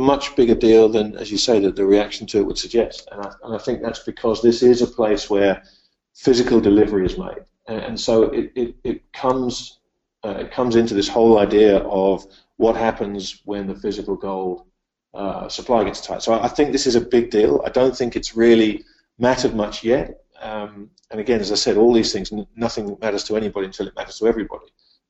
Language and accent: English; United Kingdom; Look, as a Brit, I think people underestimate the likelihood of a Brexit.